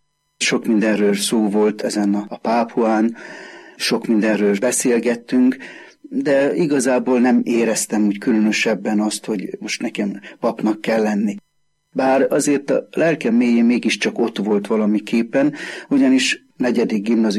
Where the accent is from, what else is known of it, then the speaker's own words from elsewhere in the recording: Kartal, Pest, Hungary; born there; A szülőfalunk Karttal.